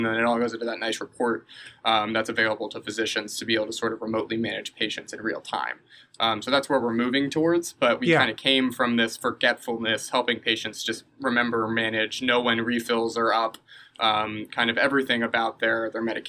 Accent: Atlanta, Georgia, United States; accent: mid-Atlantic; Yeah, so I'm from Atlanta, Georgia.

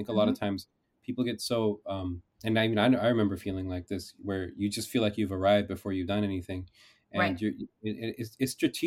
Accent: California, United States; I went back to my hometown. I went to this, you know, I went to this school, Menlo Atherton, which has a, you know, at-risk community.

